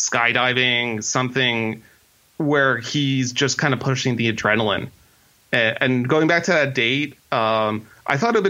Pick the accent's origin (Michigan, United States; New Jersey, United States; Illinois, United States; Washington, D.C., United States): New Jersey, United States; And I grew up in Jersey, so we're totally on the different ends of the spectrum.